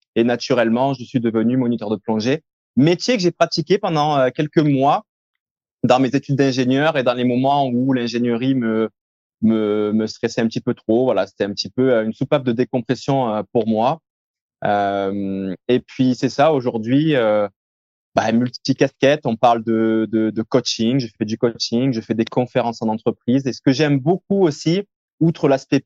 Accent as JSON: {"language": "French", "town": "Cavaillon", "region": "Provence-Alpes-Côte d'Azur", "country": "France", "tie": "born or raised there", "said": "mes origines sont du sud de la France. Je suis né à Cavaillon, pour être plus précis. Et puis voilà, ensuite, j'ai eu un parcours assez typique, je dirais, de lycée à Cavaillon"}